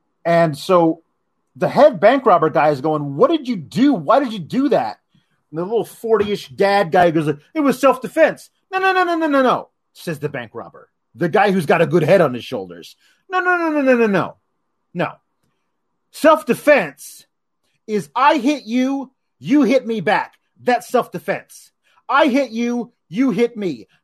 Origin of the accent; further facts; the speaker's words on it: Oregon, United States; Hey, my home state, Oregon, is basically on fire.